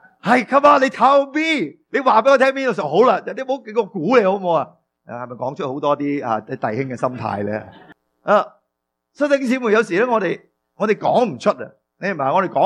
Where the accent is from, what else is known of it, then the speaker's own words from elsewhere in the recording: China; 但我哋中国人惯咗，唔好喊啦咁